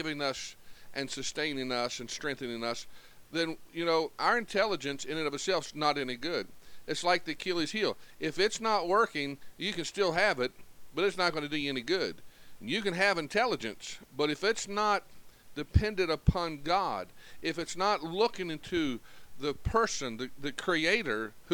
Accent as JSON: {"language": "English", "country": "United States", "said": "I am absolutely thankful and grateful that I am an American citizen, and I am proud to be an American."}